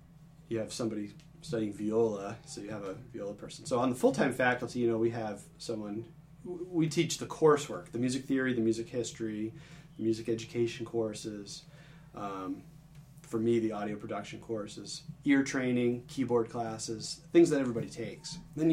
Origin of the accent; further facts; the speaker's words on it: Dartmouth, Massachusetts, United States; I grew up in Massachusetts. Okay. Went to UMass Dartmouth for my undergraduate degree. Went to Dartmouth High School. I stayed in the same town, you know.